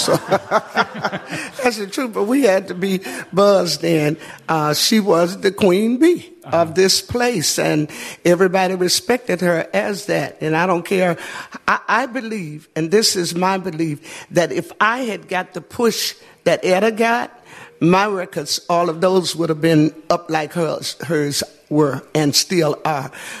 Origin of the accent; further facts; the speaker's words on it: Birmingham, Alabama, United States; realizing that I had that churchy voice, you know, that graspy churchy voice, because I came out of church from Birmingham